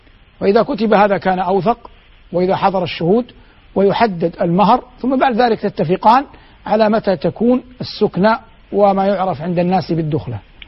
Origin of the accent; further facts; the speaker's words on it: Hejaz, Saudi Arabia; يوجد حتى عندنا في الحجاز ما يسمى بقراءة الفاتحة